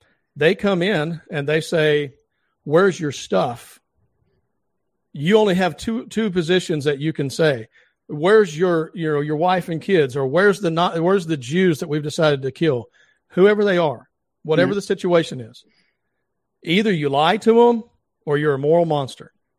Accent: the South, United States; I'm from the South.

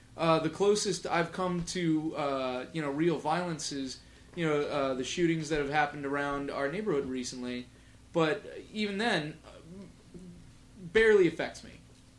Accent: Chicago, Illinois, United States; Well, I grew up in Chicago, Nick

